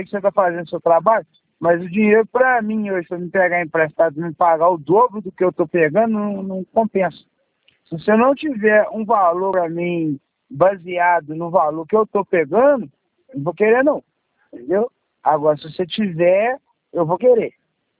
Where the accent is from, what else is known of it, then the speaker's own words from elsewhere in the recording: Minas Gerais, Brazil; Eu sou de Minas.